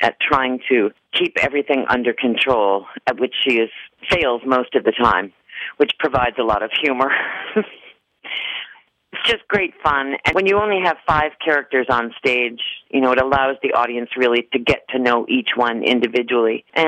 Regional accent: Ohio, United States; also born or lived in Massachusetts; I'm not. I was born in Massachusetts, but I was raised in Ohio, just across the way, your neighbor. And I went to school in Cincinnati.

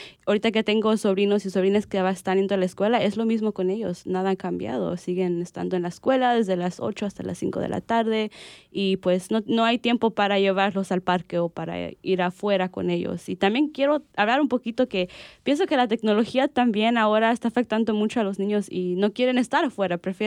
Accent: Mexico; now in United States; yo soy de México

